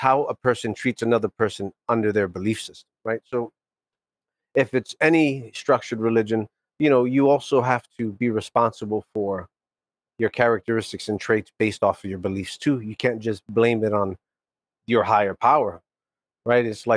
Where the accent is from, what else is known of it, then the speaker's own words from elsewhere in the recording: New York City, New York, United States; When I moved back to East Harlem, I grew up in East Harlem. That's one of the not so good areas of Manhattan